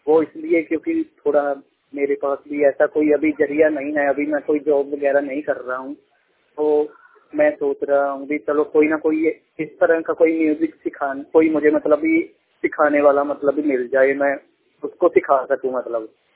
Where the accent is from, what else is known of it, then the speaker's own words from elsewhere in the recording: Amritsar, Punjab, India; और मैं वडाला भिट्टे वड गांव का रहने वाला हूँ, रामतीर्थ रोड, जिला अमृतसर, तहसील अजनाला।